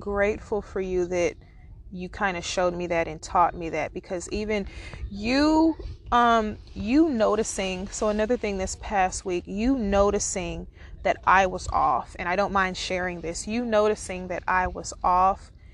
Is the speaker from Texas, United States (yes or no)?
no; Alabama, United States; A couple years ago, my hometown is Alabama.